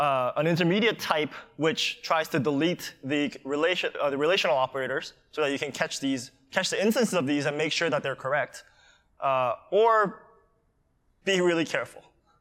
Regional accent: Canada; that's in kilometers per hour because I'm Canadian.

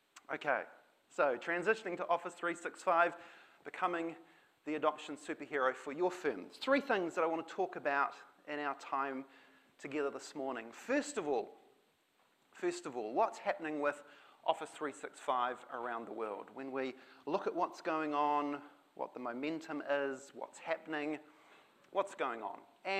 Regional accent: Christchurch, Canterbury, New Zealand; from Christchurch, and it's great to be here in Auckland.

